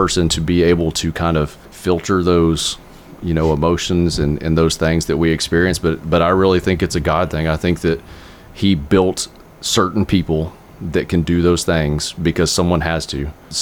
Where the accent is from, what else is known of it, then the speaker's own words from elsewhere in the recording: Mississippi, United States; Well, so I was raised in Mississippi.